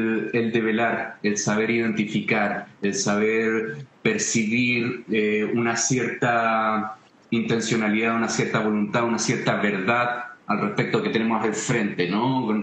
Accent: Quilpué, Valparaíso, Chile; now in Hijuelas, Chile; No, yo soy de Quilpué.

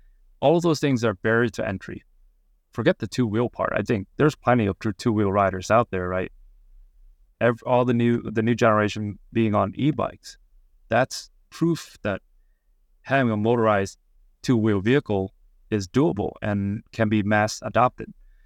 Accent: Vietnam; So I grew up in Vietnam where getting around on two wheels is really a commonplace thing.

